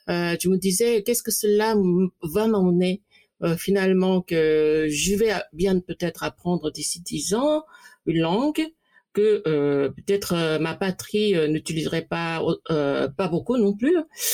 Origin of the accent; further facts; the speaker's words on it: Seoul, South Korea; born there; first language Korean; French is a second language; je suis née à Séoul en 63 et bien sûr, donc la langue coréenne est ma langue natale.